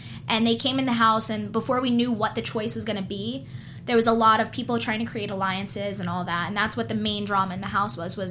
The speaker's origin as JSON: {"language": "English", "region": "New Jersey", "country": "United States", "tie": "born or raised there", "said": "Well, yeah, I grew up in Jersey, so I spent a lot of time in New York City, like, working, like, when I was modeling."}